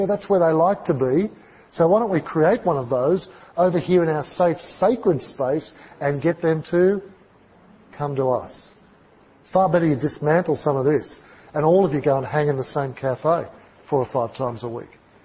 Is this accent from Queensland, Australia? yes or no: no; Sydney, New South Wales, Australia; Mate, I mean, I come from Sydney.